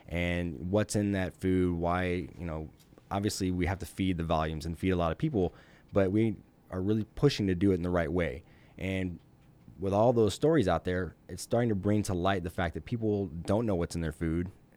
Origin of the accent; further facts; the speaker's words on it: Indiana, United States; Even growing up in Indiana, that was a big agricultural state, but it's a few staples, soybeans, wheat.